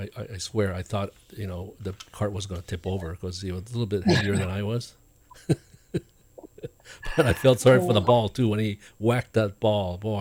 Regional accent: Okinawa, Japan; You know, I come from Okinawa, right?

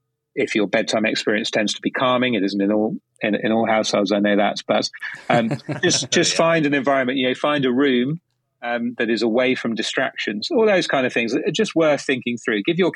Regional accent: United Kingdom; it is now, because I'm British and apparently I get to say what the words are.

